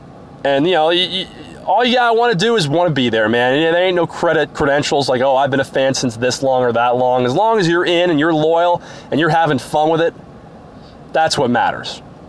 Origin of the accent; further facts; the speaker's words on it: Tampa, Florida, United States; And I'm born and raised in Tampa